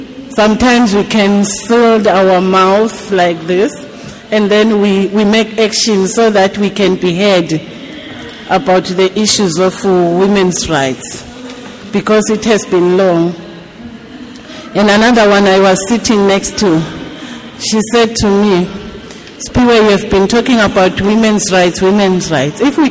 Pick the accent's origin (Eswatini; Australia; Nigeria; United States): Eswatini; from Swaziland.